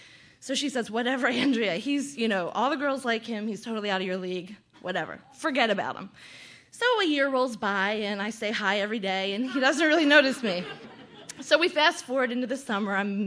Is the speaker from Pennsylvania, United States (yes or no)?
yes; Philadelphia, Pennsylvania, United States; I grew up in Philadelphia. My father is a police officer, and my mother is a nurse. And I was born and raised in a very, you know, middle-class, row home, Philly area